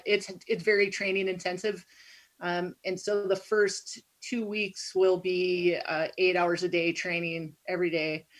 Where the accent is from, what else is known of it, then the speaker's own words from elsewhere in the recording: Wisconsin, United States; I'm originally from Wisconsin and somehow we always end up slightly Midwest heavy